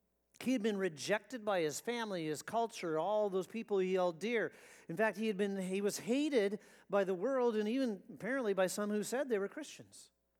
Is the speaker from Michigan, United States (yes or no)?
no; South Dakota, United States; now in South Africa; I grew up in South Dakota. I can imagine never locking my front door.